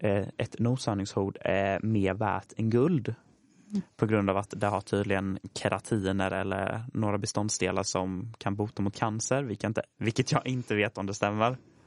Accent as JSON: {"language": "Swedish", "town": "Kleshult", "region": "Jönköping County", "country": "Sweden", "said": "och jag kommer från Kleshult, ligger utanför Jönköping, är 21 år gammal"}